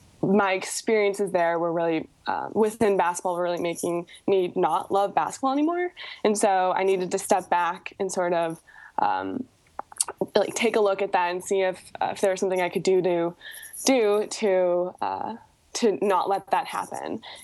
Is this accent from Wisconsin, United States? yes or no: yes; Wisconsin, United States; I grew up in Wisconsin, and I went to college to study graphic design.